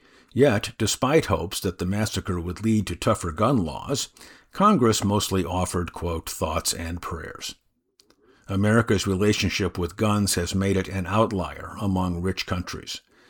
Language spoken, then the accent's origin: English; United Kingdom; Not boasting, just stating facts. Remember, we're British.